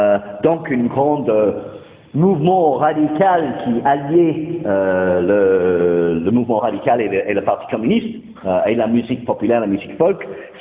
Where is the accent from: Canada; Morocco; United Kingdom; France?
United Kingdom; England; French is a second language; Et puisque je suis anglais d'Angleterre, je tiens à défendre un petit peu la musique folklorique anglaise.